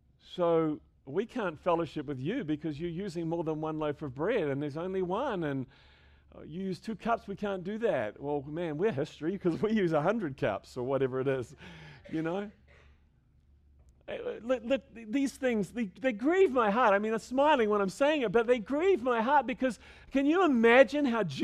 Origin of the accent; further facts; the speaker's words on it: New Zealand; I grew up in the Open Brethren Church in New Zealand.